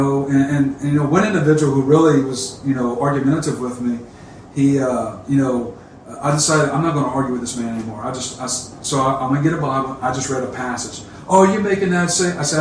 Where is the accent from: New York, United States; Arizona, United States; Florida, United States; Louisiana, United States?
Louisiana, United States; accent: Cajun; moved away; I think part is some of my cultural background as a Cajun. If you always can tell by the accent, I am originally from South Louisiana.